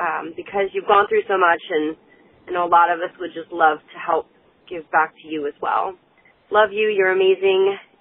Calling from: Atlanta, Georgia, United States; I'm calling from Atlanta.

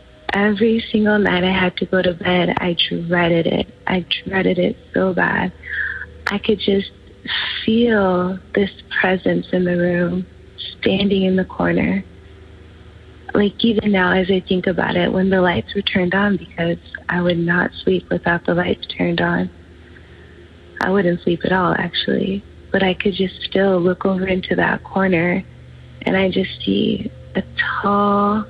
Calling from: New York, United States; I am calling from New York.

